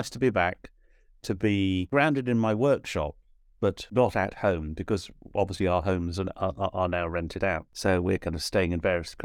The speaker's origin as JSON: {"language": "English", "region": "East of England", "country": "United Kingdom", "tie": "born or raised there", "moved": "as an adult", "lives_now": "London, United Kingdom", "said": "I moved from my hometown in Hertfordshire to London"}